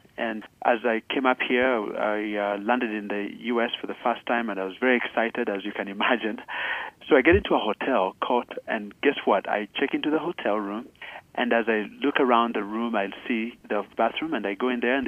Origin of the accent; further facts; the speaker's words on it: Uganda; I'm originally Ugandan